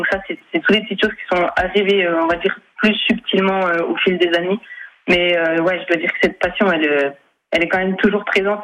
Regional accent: Morteau, Bourgogne-Franche-Comté, France; Donc, je suis originaire de Morteau et je m'entraîne beaucoup dans le Val de Morteau.

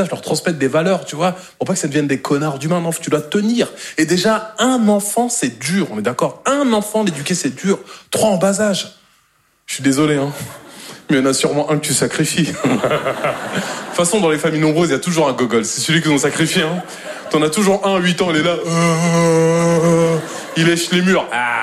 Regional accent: Normandy, France; Moi, je suis normand de base

